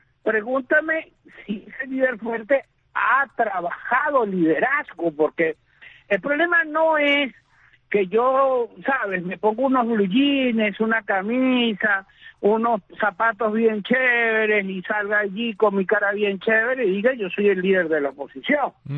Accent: Venezuela; lo que yo padezco como venezolano día a día.

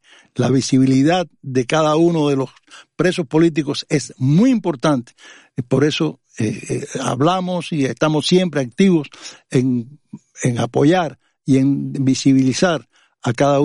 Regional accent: Cuba; nosotros somos pueblo cubano.

